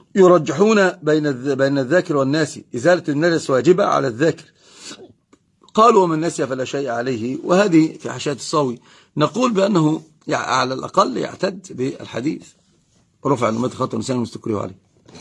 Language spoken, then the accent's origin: Arabic; Egypt; عندنا في مصر أما يرى شيئا قال يفعل ذلك